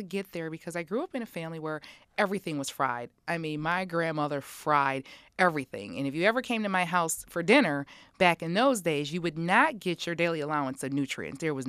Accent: Rochester, New York, United States; I grew up on the east side of Rochester on Arch Street. Went to East High School

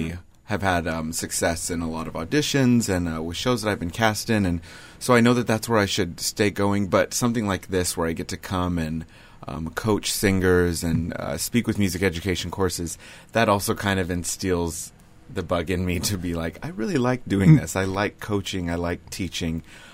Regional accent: Amarillo, Texas, United States; Amarillo, Texas.

